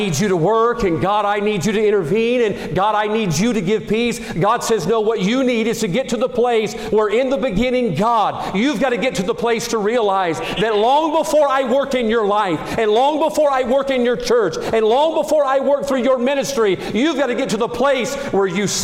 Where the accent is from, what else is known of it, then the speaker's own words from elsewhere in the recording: Mississippi, United States; born there; I know Mississippi. I was born in Mississippi. I pastor in the city that I was born in.